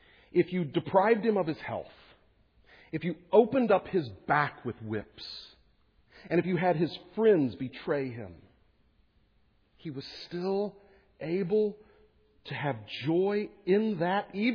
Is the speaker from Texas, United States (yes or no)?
yes; Texas, United States; I grew up in Texas and then moved to Kansas, and in both places they have lots of cottonwood trees.